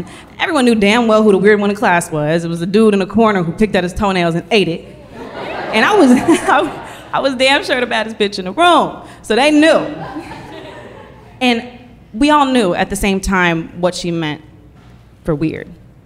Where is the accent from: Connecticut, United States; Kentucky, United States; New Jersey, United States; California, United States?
California, United States; Oakland; Gets to me, and I'm from Oakland. And I already know Oakland has a negative connotation behind it.